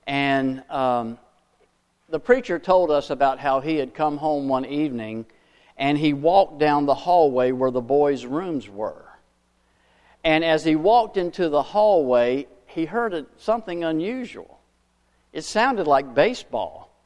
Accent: Jacksonville, Florida, United States; I enjoy hearing an old-time preacher I've heard growing up in Jacksonville a number of times, Harold Clayton out of Texas.

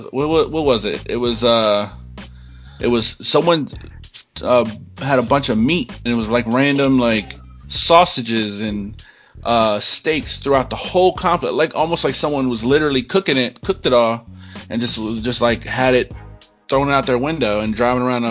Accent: Baltimore, Maryland, United States; And I don't know if it's just growing up in Baltimore, if I was just numb to shootouts or whatever.

